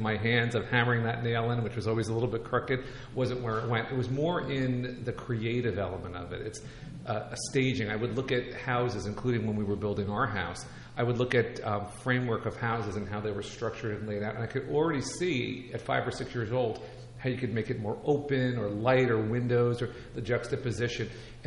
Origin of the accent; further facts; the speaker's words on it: New Brunswick, New Jersey, United States; of where I grew up in New Brunswick